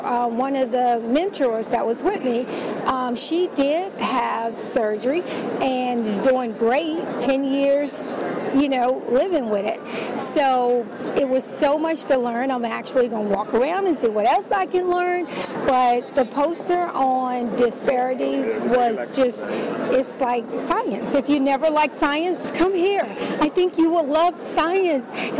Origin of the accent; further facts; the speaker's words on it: Richmond, Virginia, United States; I'm from Richmond, Virginia.